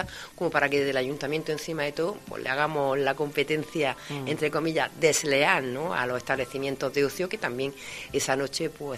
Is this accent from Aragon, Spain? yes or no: no; Motril, Andalusia, Spain; que somos de Motril